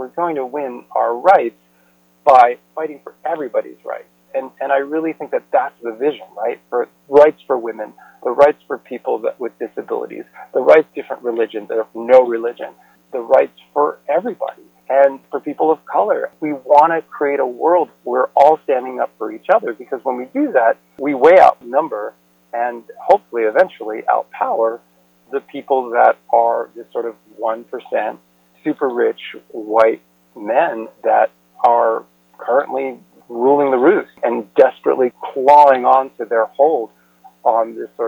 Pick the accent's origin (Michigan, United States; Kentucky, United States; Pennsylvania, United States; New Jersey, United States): Pennsylvania, United States; when I grew up in outside Philadelphia, there was this expression that was really old-timey